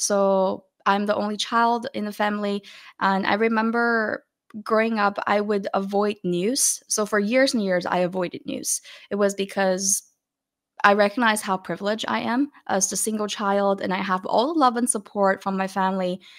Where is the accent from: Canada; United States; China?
China; Beijing; moved away as an adult; I was born and raised in Beijing and went on with my life when I was 18 years old.